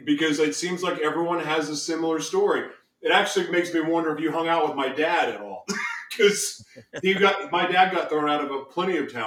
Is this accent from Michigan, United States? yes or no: no; Oklahoma City, Oklahoma, United States; born there; now in Los Angeles, United States; I was born in Oklahoma City. And even though LA is home to me, I was born in Oklahoma City